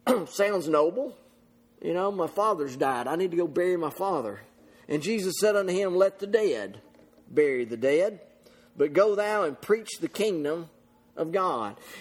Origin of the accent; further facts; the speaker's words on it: Mississippi, United States; There used to be where I grew up down in Mississippi, people, land wasn't flat.